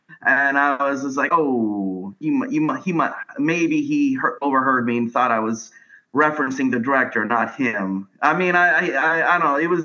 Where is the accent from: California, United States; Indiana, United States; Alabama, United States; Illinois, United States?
California, United States; Los Angeles; also born or lived in Houston; I grew up in different cities. I didn't really have a hometown, as you call it, but the most consistent places I stayed was between Los Angeles and Houston.